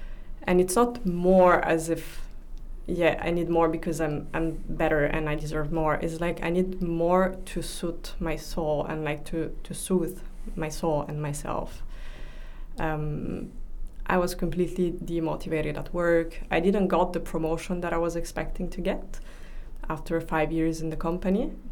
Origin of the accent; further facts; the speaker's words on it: Italy; moved away as an adult; now in Amsterdam, Netherlands; And I grew up in Italy, but my father is half from Syria. And I went to a French school my whole life, and then moved to Amsterdam when I was 22.